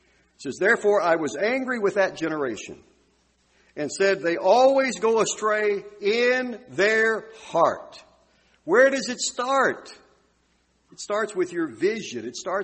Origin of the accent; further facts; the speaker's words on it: Arkansas, United States; That was the prism that was being created for me growing up in Arkansas.